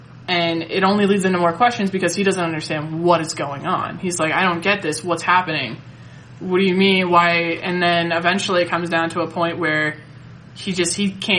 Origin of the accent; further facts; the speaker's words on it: United States; this might just be because I'm American